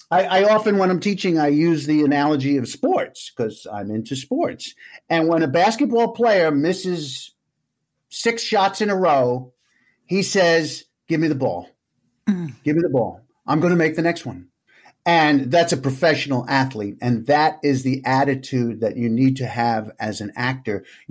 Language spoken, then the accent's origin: English; New York, United States; I grew up in New York, as you could tell.